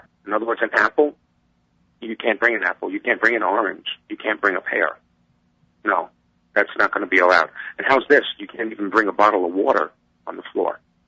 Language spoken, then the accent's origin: English; Henderson, Nevada, United States; Okay, I'm from the state of Nevada. Henderson, Nevada.